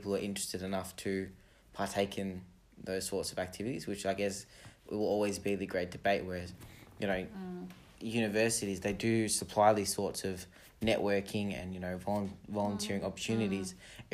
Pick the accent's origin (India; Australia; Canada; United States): Australia; For me, I think that, you know, growing up in Australia, you get a lot more freedom to decide.